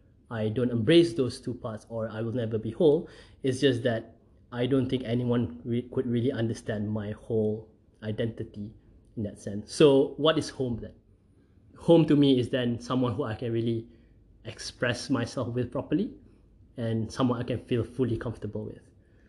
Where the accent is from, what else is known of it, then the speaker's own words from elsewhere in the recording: Japan; now in Malaysia; I grew up in Japan. I became an adult in Japan. And that part of me stayed in Japan, or at least stayed with the Japanese language and culture.